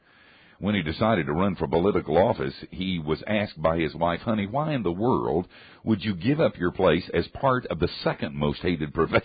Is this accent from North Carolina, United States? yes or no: yes; Asheville, North Carolina, United States